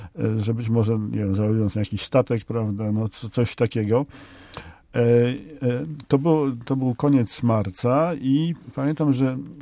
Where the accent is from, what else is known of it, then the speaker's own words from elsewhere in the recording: Pomeranian Voivodeship, Poland; Ja jestem też Kaszubą, tyle tylko, że z południa